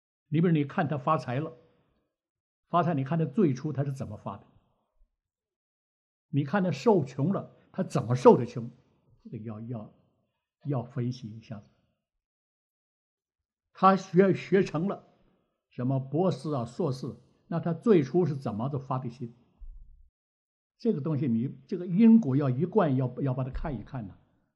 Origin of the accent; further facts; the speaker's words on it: Taiwan; 我们台湾话叫八度药